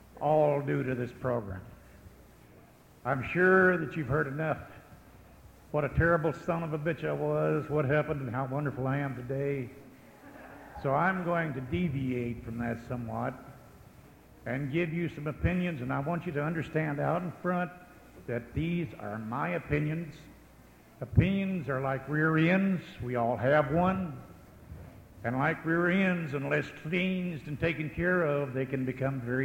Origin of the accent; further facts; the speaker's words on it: Midwest, United States; There was no such thing back in the Midwest, and I am a redneck from the Midwest, as Narcotics Anonymous.